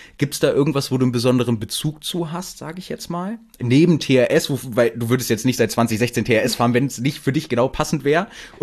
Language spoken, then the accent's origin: German; Hanover, Lower Saxony, Germany; ich komme ja aus Hannover und bei uns im Norden